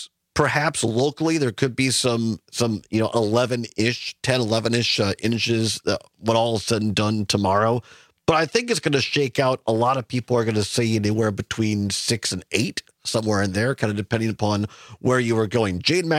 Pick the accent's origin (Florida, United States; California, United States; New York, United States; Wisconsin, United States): Wisconsin, United States; Richland Center; closer to the hometown, my hometown, Richland Center, Wisconsin